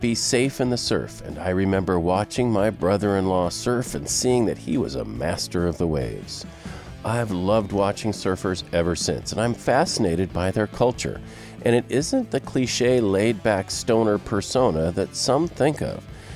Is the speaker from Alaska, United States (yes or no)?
no; Malibu, California, United States; For example, I grew up in Malibu, and those waves were really fun and easy to surf.